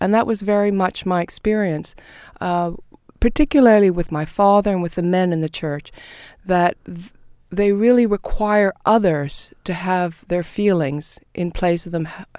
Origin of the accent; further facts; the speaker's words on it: Toronto, Ontario, Canada; Well, we grew up in Toronto, and at that time, it was considered a mission church